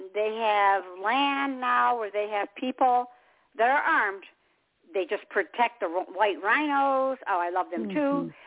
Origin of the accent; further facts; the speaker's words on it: Michigan, United States; And I'm originally from Michigan, so I really appreciate it here.